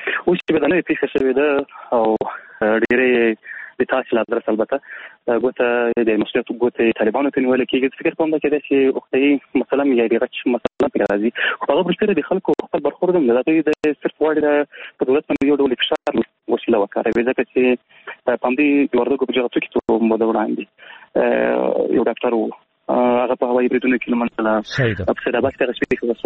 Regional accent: Paktika, Afghanistan; زه د پکتیکا یم

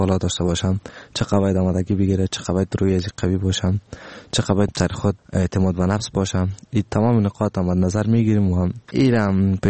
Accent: Afghanistan; همی گپ ماست برش که ما افغان هستم در مقابلتان شکست نمیخوریم

